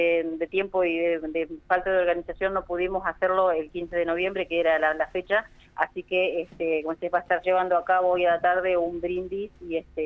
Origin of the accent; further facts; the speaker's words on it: Pradere, Buenos Aires Province, Argentina; Sí, yo soy de Pradere, vivo en el campo, algunos años no estuve acá, pero en realidad, si nosotros, como es mi familia, es toda de acá, de Pradere, oriunda del lugar.